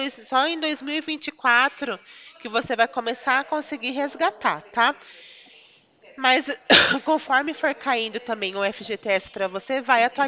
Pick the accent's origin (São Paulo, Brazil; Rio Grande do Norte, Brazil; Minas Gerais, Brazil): São Paulo, Brazil; Araraquara; Não, eu sou de Araraquara.